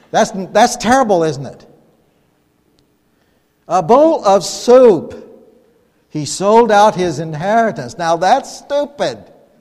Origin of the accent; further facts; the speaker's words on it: Ireland; I'm Irish, okay?